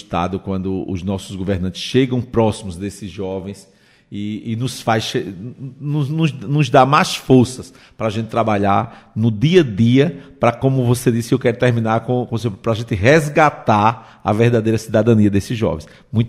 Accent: Timbaúba, Pernambuco, Brazil; eu sou de Timbaúba, da cidade de Timbaúba

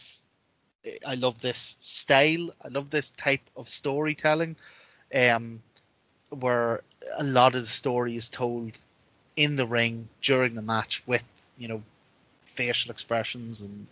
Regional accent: Northern Ireland, United Kingdom; growing up in South Armagh. In the 90s

